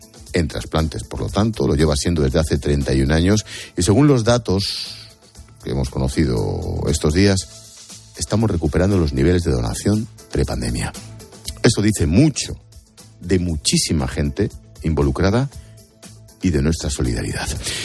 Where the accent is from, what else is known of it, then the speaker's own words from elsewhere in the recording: Spain; como español